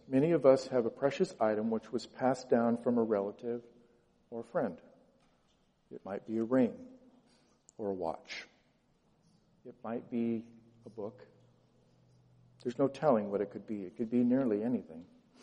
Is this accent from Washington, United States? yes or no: yes; Washington, United States; I am from the 509. I grew up in Eastern Washington. And one of the things I learned living in the Tri-Cities